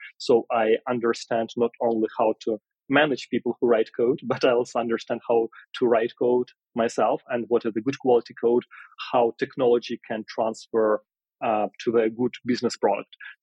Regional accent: Ukraine; English is a second language; I was born in Ukraine in a small city.

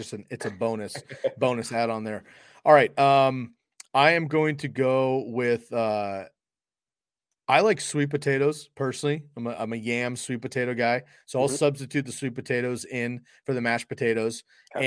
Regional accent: California, United States; now in Oregon, United States; I'm from California. I live in Oregon.

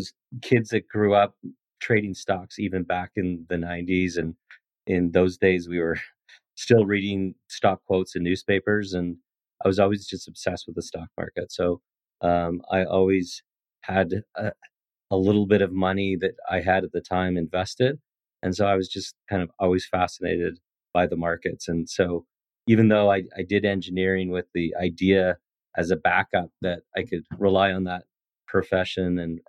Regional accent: Western Canada, Canada; Well, look, I was born and raised in Western Canada, which is as far from the financial services and fintech world as you can be.

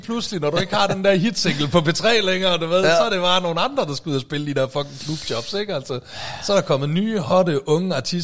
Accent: Aalborg, North Denmark Region, Denmark; og så faktisk mellem jul og nytår, der er jeg også hjemme i Aalborg.

